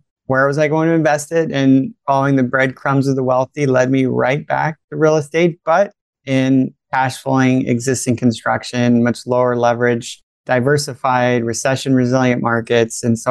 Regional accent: Florida, United States; also born or lived in Italy; I was born in Italy and lived in Florida for about all my formative years.

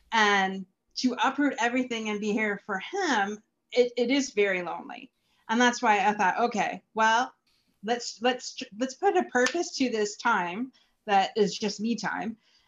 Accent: Ontario, Canada; now in Windsor, Canada; I was living, I'm from Ontario, Canada. So I was living in a place called Chatham

